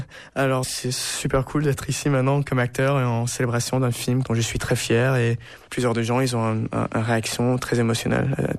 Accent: United States; accent: American; French is a second language; je suis moitié français, je suis citoyen français. Je m'excuse à des écouteurs qui peuvent entendre que mon français n'est pas parfait. J'ai un petit accent américain

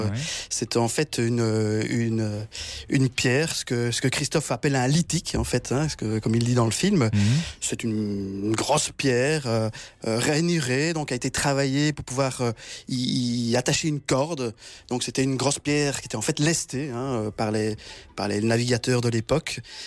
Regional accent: Belgium; En tant que petit belge

